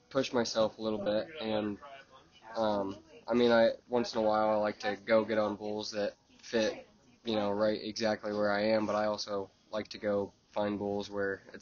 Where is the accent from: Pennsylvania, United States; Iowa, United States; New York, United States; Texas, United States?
Iowa, United States; Iowa City; I'm 18 years old. I'm from Iowa City, Iowa